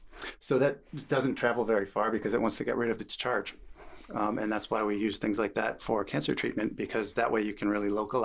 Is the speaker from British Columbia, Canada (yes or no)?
yes; British Columbia, Canada; I come from the Kootenays, and that's up in the mountains, right?